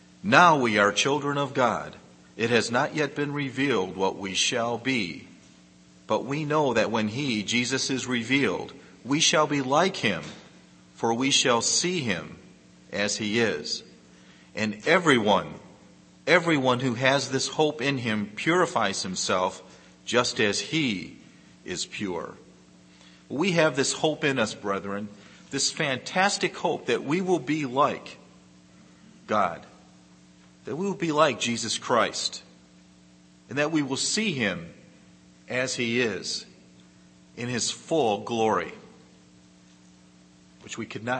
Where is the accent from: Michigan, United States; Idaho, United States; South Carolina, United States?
Michigan, United States; Detroit; It's always nostalgic when I come here because, you know, I'm from the Detroit area.